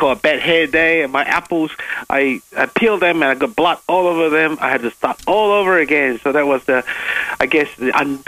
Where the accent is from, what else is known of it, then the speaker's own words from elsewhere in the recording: Malaysia; I'm Malaysian Chinese born